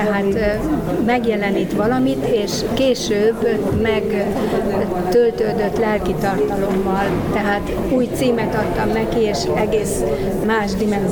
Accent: Debrecen, Hajdú-Bihar, Hungary; born there; mint debreceni születésű, itt van rokonságom is, és mint szülővárosom mindenképpen kötődöm hozzá

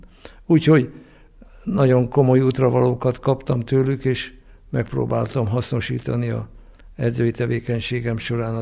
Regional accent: Pomáz, Pest, Hungary; Én egy hasonló faluban, vagy kisváros Pomáz nőttem fel, 20 000-es lélekszámmal, 6 000-es volt, amikor én nagy gyerekeskedtem

